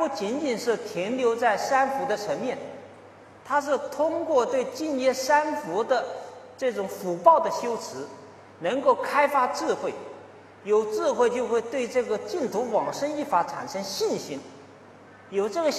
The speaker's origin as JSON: {"language": "Chinese", "country": "China", "said": "作为中国人，我们都非常明晰地感知到"}